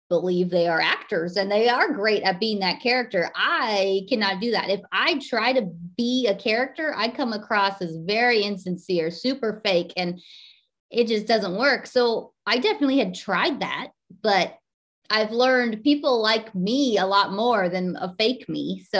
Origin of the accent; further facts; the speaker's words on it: California, United States; now in Chicago, United States; I've only been in Chicago it's almost been 5 years now, but I grew up in the Bay Area of California.